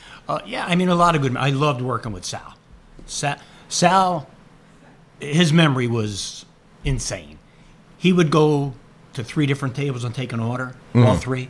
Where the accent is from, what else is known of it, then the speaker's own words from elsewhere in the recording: Bridgeport, Connecticut, United States; I was probably 16 years old. I grew up in Bridgeport.